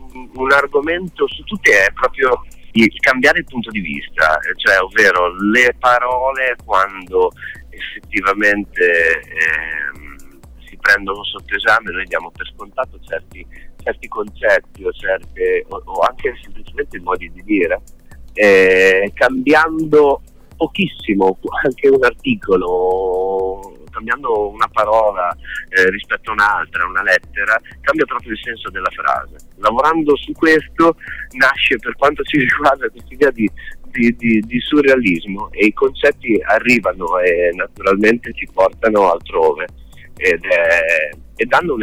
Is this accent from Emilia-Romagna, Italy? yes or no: yes; Forlì, Emilia-Romagna, Italy; Ma diciamo che noi veniamo da Forlì